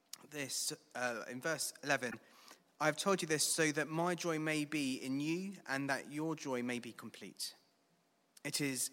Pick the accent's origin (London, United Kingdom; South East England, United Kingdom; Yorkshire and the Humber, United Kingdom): South East England, United Kingdom; It's a well-known vineyard in the southeast of England. In fact, it's in my hometown.